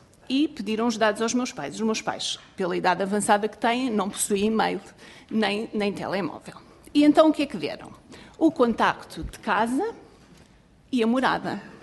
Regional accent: Oliveira do Hospital, Coimbra, Portugal; porque nós somos do Oliveira do Hospital

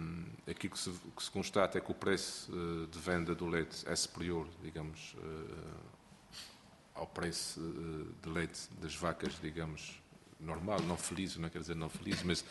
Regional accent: Lagoa, Azores, Portugal; é completamente diferente de produzir no Porto Formoso, ou na Lagoa, na minha terra natal.

